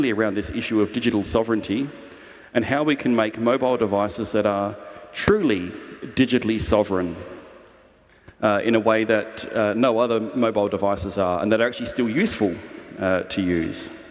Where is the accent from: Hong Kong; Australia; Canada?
Australia; I'm an Australian, I live in Australia